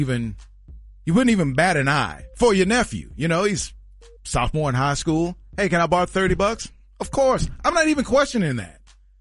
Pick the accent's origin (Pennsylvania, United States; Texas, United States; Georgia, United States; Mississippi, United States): Texas, United States; But with me growing up in Texas, I feel like kind of an expert.